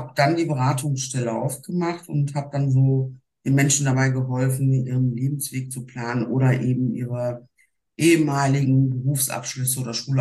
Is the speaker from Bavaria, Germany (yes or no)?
no; Duisburg, North Rhine-Westphalia, Germany; now in Dortmund, Germany; Ich bin in Duisburg geboren, genau.